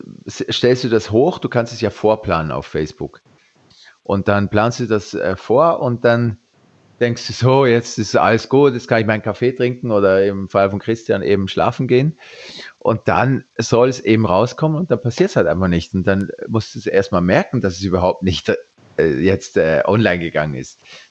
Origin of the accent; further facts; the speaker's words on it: Switzerland; ich bin Schweizer